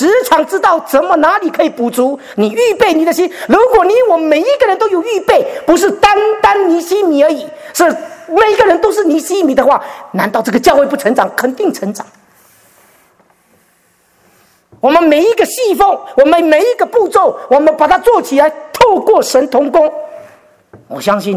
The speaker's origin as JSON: {"language": "Chinese", "country": "Singapore", "tie": "born or raised there", "also_born_or_lived": "Taiwan / Australia", "said": "我在新加坡当兵，我在台湾出生，在新加坡长大，在澳洲成熟，不知道在哪里埋葬。新加坡我当过兵，他给我永久居留"}